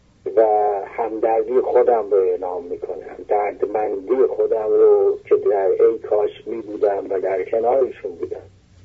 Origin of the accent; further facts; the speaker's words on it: Azerbaijan, Iran; also born or lived in Tehran; من خودم رو سوگوار میدونم به عنوان یک ایرانی، به عنوان یک آذربایجانی